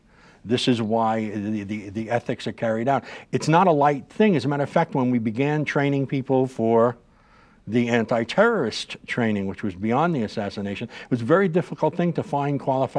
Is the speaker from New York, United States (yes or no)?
yes; Brooklyn, New York, United States; They couldn't when I was little because I was brought up in Williamsburg, Brooklyn, which is a very Jewish